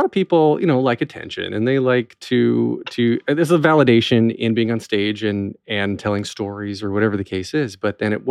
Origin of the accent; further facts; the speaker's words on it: North Wilkesboro, North Carolina, United States; I'm from North Wilkesboro originally, which I don't know if you know that.